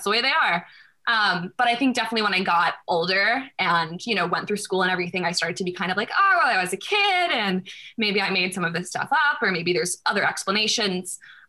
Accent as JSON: {"language": "English", "region": "North Carolina", "country": "United States", "also_born_or_lived": "St. Louis / Portland", "lives_now": "New York, United States", "said": "I am. I'm in New York right now, but I'm from North Carolina."}